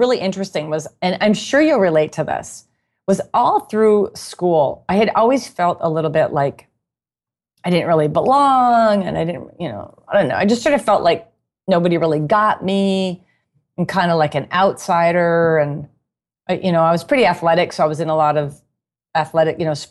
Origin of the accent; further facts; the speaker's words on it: Lakeville, United States; And I was like, I'm from Lakeville.